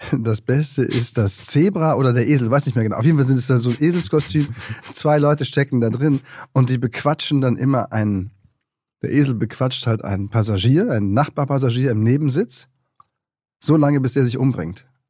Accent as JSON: {"language": "German", "region": "North Rhine-Westphalia", "country": "Germany", "said": "Ja, aber das stimmt nicht, denn ich komme aus Rheinland, aber mit erzogen worden, dass wir sprechen müssten, wie in Hannover gesprochen wird."}